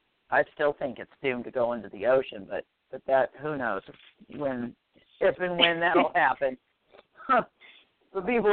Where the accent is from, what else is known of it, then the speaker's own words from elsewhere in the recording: California, United States; I'm from California. I just, it blows my mind what has happened there in the last few years.